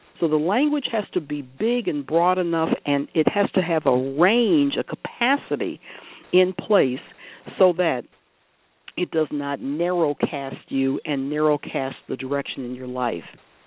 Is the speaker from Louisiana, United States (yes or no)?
no; Detroit, Michigan, United States; I'm from Detroit, so, I mean, Canada was my wonderful friendly neighbor.